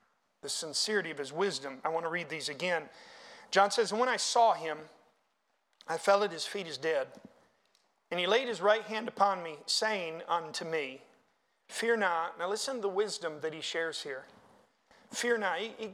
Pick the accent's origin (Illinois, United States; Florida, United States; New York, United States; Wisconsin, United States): Florida, United States; born there; I was born in Florida, and I keep telling him every time he gets on the thing, I say, Brother West, this only makes sense. You come back to your native land, and I go back to my native land.